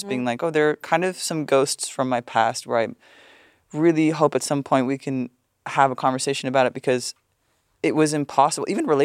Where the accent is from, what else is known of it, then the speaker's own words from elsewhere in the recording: United States; And the way to do that... growing up in the United States was their status.